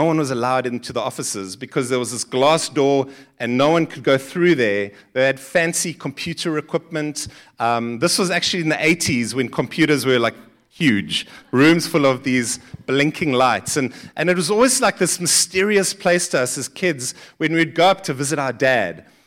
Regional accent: Gqeberha, Eastern Cape, South Africa; We grew up in the Eastern Cape in Port Elizabeth and Gqeberha, I think they call it now, which means Gqeberha.

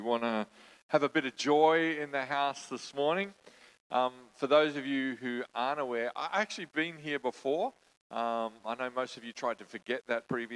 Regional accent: New Zealand; now in Australia; I come from New Zealand originally. Definitely not Australia. When I'm in Australia, I go for two teams.

